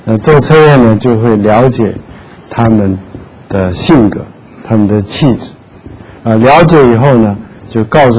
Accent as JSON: {"language": "Chinese", "region": "North China", "country": "China", "said": "比如说他是南方人，我是北方人。"}